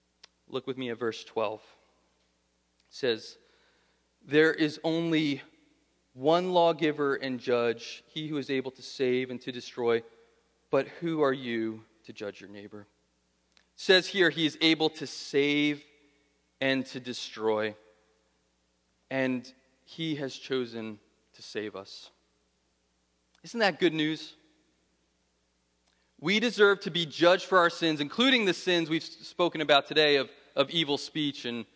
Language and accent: English; New Jersey, United States; You know, I grew up in Central Jersey, so I can't do that.